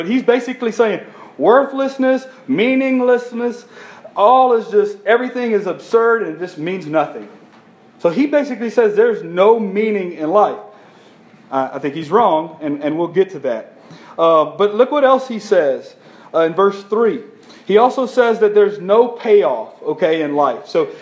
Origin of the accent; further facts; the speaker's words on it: Ville Platte, Louisiana, United States; I'm from Ville Platte. You obviously, most of you know that.